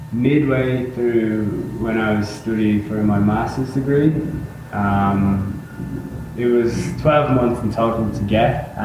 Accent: Drogheda, Ireland; I'm from Drogheda, County Laois, Ireland. I've been traveling for about 7 months now.

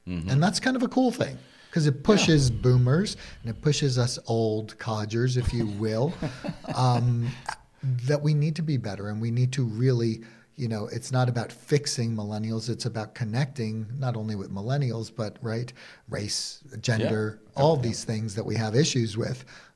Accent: New York, United States; Maybe I'm from New York and I just love knowing about their business

